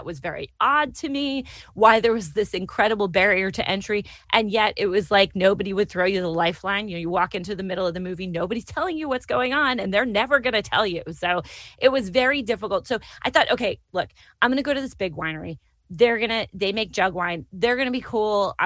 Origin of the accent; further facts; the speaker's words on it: New York, United States; also born or lived in San Francisco / Boston; I mean, I'm from New York, you know, North Carolina, where I live is really academic.